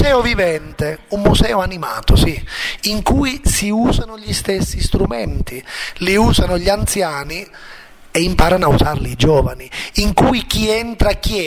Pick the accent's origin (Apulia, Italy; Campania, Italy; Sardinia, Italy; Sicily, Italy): Sicily, Italy; Cammarata; cioè siamo di Cammarata.